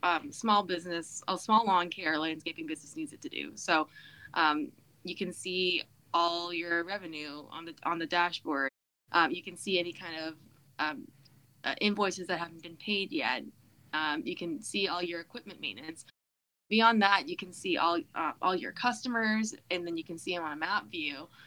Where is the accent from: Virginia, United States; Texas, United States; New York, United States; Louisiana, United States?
Virginia, United States; So I'm from Virginia. I was raised in Central Virginia. And I lived all over the state.